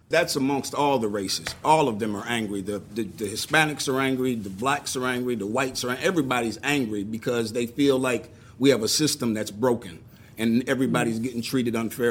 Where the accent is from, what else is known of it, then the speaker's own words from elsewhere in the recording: Indiana, United States; born there; I am a child of Southern Indiana. So I was born in Southern Indiana of a white mother and a black father.